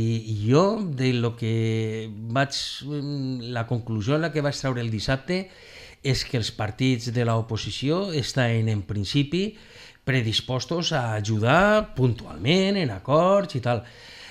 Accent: Benicarló, Valencian Community, Spain; jo que sóc de Benicarló sempre dic

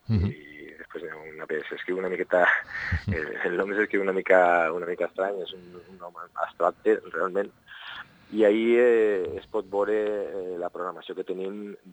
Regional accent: Vinaròs, Valencian Community, Spain; la majoria som de Vinaròs

